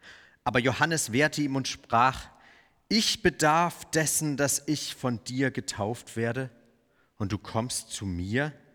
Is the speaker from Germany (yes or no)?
yes; Bavaria, Germany; Ergolding, das liegt bei Landshut, das liegt so zwischen München und Regensburg. Ihr habt das sicher an meinem Akzent schon wahrgenommen, dass ich ein typischer Bayer bin.